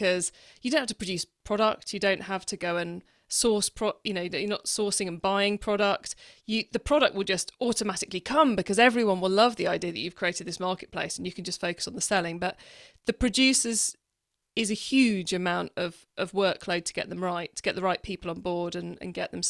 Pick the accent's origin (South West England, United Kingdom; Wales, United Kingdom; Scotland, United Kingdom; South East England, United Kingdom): South West England, United Kingdom; accent: Cornish; Yes, I must admit I am Cornish. I live not far from fishing areas.